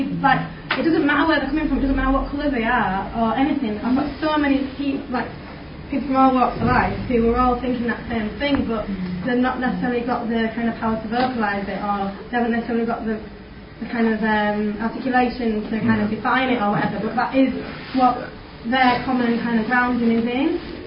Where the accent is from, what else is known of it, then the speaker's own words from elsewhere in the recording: Bradford, Yorkshire and the Humber, United Kingdom; I'm from Bradford, where the whole place has been knocked down, still fucking shopping centre.